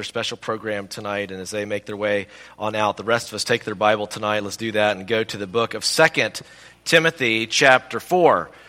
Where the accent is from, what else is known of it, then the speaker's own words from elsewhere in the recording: Simpsonville, South Carolina, United States; I grew up in Simpsonville, South Carolina. I was in the youth group there